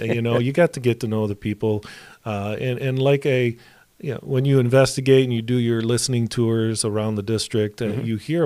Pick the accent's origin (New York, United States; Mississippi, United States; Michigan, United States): Michigan, United States; Morley; So K-12, my formative schooling years were in Morley Stanwood. I graduated from Morley Stanwood in 1993 as a Mohawk